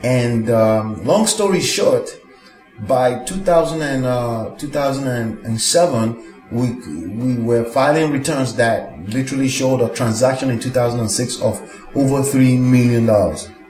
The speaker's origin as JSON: {"language": "English", "country": "Nigeria", "tie": "born or raised there", "also_born_or_lived": "Texas, United States", "moved": "yes", "lives_now": "New Jersey, United States", "said": "I was born in Texas. I was raised in Nigeria by Nigerian parents because they used to live in Texas in the 70s. And I was raised in Nigeria up till 1998, and I've lived in New Jersey since 1998."}